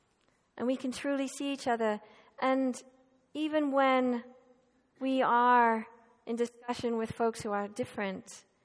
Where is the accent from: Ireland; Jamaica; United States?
Ireland; I grew up in the Republic of Ireland, but my mother, of course, is from Northern Ireland.